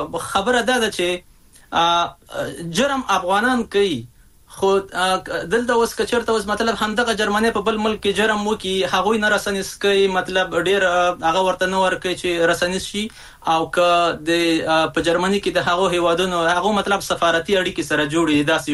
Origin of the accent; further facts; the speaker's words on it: Afghanistan; طبیعي خبره ده چې دلته به جرمونه ترسره کوي او د خبرونو سره ټکی به موږ افغانان یو